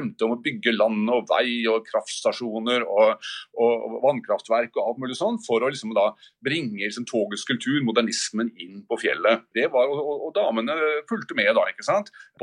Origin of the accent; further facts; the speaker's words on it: Oslo, Norway; Jeg er fra Oslo